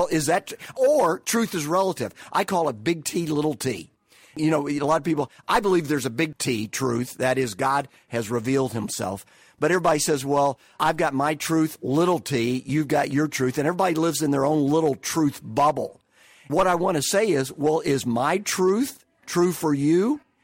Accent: Kentucky, United States; I grew up in Kentucky, similar backgrounds and all that sort of stuff. After moving out of Kentucky, I went to seminary at Dallas Theological Seminary

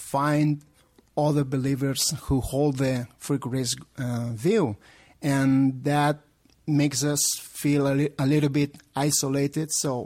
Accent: Spain; English is a second language; I am with my wife, and, well, we come from Spain, direct flight, 10 hours.

